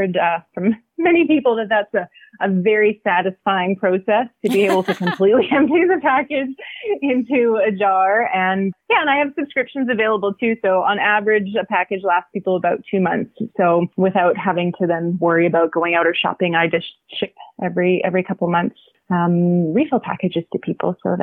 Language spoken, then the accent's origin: English; Edmonton, Alberta, Canada; also born or lived in Kamloops; I was born and raised in Edmonton, and then I lived 10 years in Kamloops.